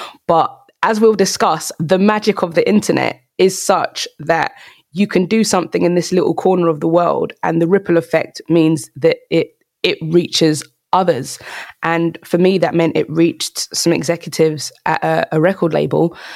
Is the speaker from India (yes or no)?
no; London, United Kingdom; But I'm from South London. I'm the second of four kids to my mum and dad.